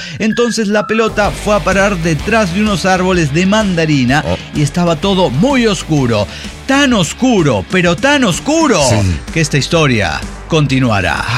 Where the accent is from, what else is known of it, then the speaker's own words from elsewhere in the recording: Villa Ángela, Chaco, Argentina; Villa Ángela, provincia del Chaco, mi ciudad natal.